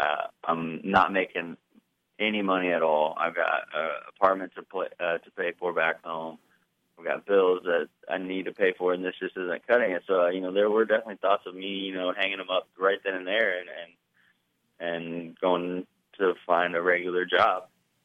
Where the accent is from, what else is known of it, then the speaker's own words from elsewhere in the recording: Tuscola, Illinois, United States; also born or lived in Urbana; So I was born in Urbana. Grew up in Tuscola, Illinois.